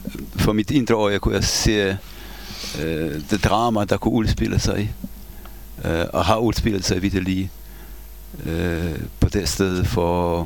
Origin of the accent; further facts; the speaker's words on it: Warsaw, Masovian Voivodeship, Poland; Som jeg sagde, jeg stammer jo fra Warszawa